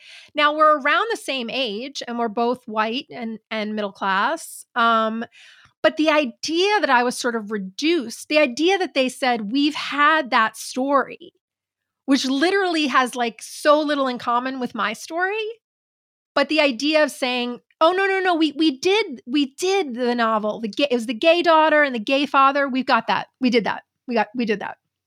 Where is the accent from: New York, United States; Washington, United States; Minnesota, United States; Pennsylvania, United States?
New York, United States; I grew up in New York